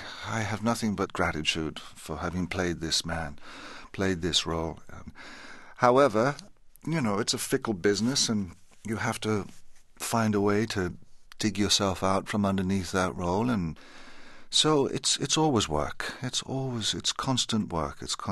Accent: Leinster, Ireland; now in United Kingdom; I grew up in Southern Ireland on the banks of the River Boyne and had a country childhood life

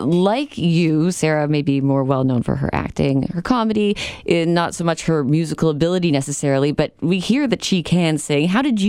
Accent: Toronto, Ontario, Canada; I'm from Toronto.

